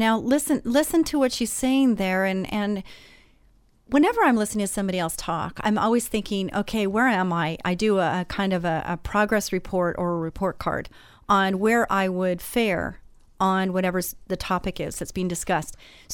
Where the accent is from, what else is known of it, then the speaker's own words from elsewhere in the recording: Texas, United States; I'm Texan.